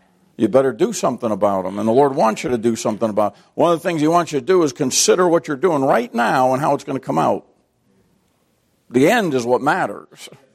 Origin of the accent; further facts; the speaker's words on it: United States; born there; I'm glad I was born in America. I'm not proud of being an American. I'm thankful I am.